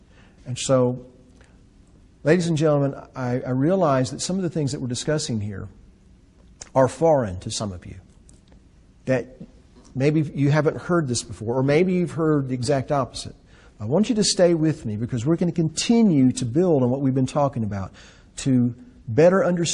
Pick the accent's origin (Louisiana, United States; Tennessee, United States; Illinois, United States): Tennessee, United States; You know, I'm from Tennessee, and when I come to New Mexico or to California or wherever, I realize that there are laws in those states that are different from my laws.